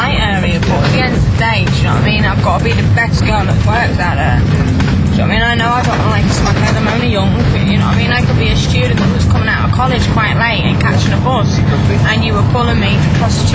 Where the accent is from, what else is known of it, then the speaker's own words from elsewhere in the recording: Liverpool, North West England, United Kingdom; From Liverpool.